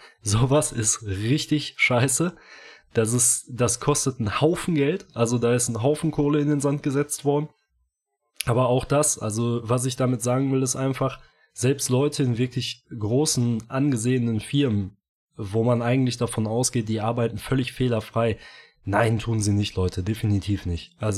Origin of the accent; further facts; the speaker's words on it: North Rhine-Westphalia, Germany; ist eine der größten Städte bei uns im Ruhrgebiet